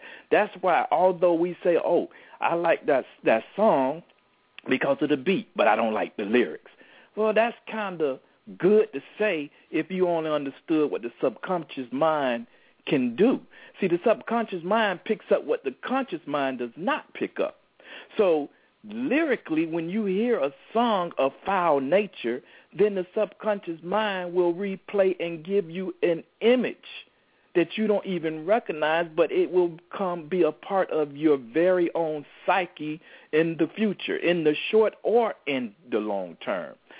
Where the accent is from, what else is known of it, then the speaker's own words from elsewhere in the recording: Tampa, Florida, United States; I was home in my hometown of Tampa, Florida.